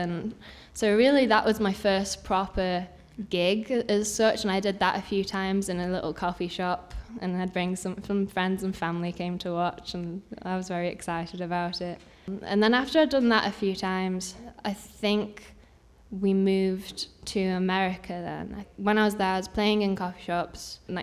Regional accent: England, United Kingdom; moved away; growing up in England, I'm really into, like, my British rock and roll indie bands.

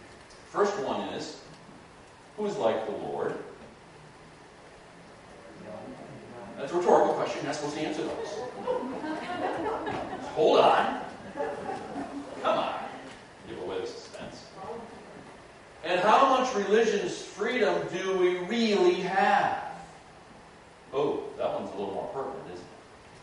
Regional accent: Michigan, United States; Did you know I was from Michigan?

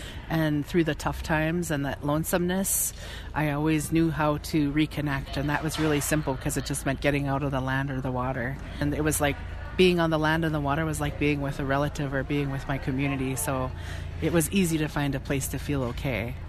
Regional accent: Alaska, United States; I am also from Tlingit territory. I am also Tlingit. I come from Kihkwan. … on my Tlingit side. On my Haida side … so I am an eagle woman. And I'm Chichkitne. That's my clan

